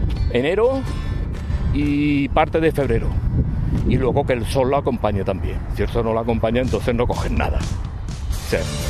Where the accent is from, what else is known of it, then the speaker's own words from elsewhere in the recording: Córdoba, Andalusia, Spain; born there; moved away; Yo, por ejemplo, soy nacido en Córdoba, llevo aquí 60 años, pero de pequeñito iba a buscarlos por allí